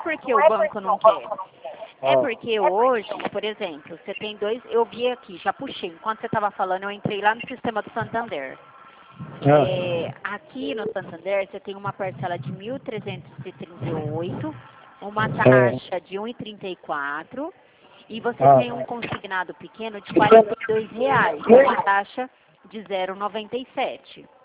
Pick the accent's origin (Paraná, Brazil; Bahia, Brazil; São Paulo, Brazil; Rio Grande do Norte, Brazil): São Paulo, Brazil; Dracena; Ah, sou daqui de Dracena, do lado de Andradina. Do lado não, né? Bem do lado, né?